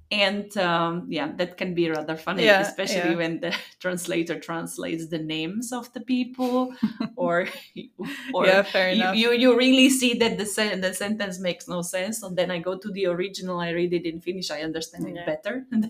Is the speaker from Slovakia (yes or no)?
yes; Slovakia; They speak Slovak because I'm from Slovakia